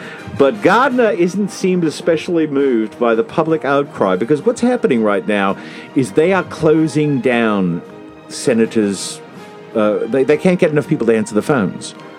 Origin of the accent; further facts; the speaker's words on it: Australia; they were standing on the street protesting the Muslim ban in my hometown, in the outback of Australia.